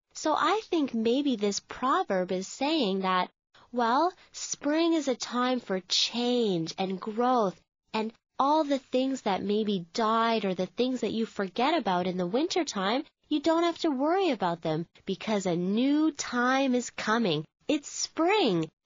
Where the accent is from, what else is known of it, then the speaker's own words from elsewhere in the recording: Canada; I'm from Canada, and I know that winter is really hard.